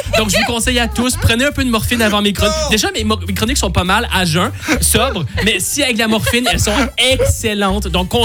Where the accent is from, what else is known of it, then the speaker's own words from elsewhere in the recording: Quebec, Canada; accent: Quebec French; On dirait presque plus que je suis québécois.